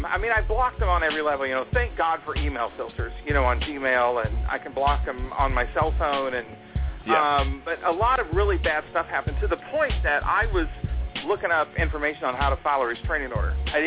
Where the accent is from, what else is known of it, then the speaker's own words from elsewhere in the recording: Oklahoma, United States; Listen, bro, I'm from Oklahoma.